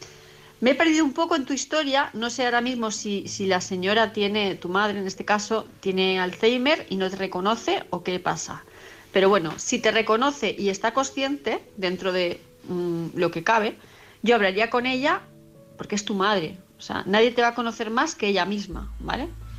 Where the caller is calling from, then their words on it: Palma de Mallorca, Balearic Islands, Spain; de Palma de Mallorca